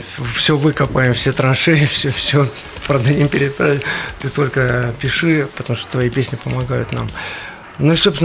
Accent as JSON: {"language": "Russian", "town": "Kharkiv", "region": "Kharkiv Oblast", "country": "Ukraine", "said": "Я тоже родом из Харькова."}